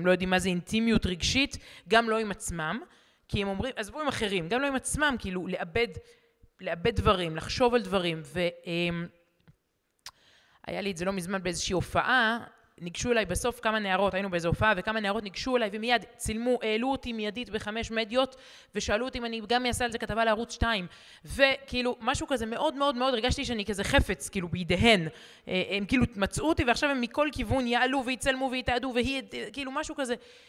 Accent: Herzliya, Tel Aviv District, Israel; אני גדלתי ברחוב רבי עקיבא 28, לא בבני ברק, בהרצליה.

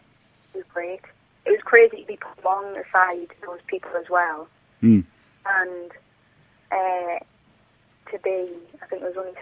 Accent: South Shields, North East England, United Kingdom; I don't come from Sunderland, I come from South Shields, but I'm a kind of adopted Mackham

